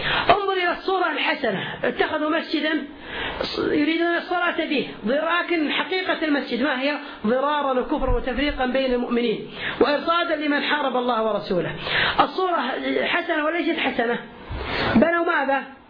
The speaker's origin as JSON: {"language": "Arabic", "country": "Kuwait", "said": "وأعرف شخصية من هؤلاء، الصحيفة عندنا في الكويت معروفة"}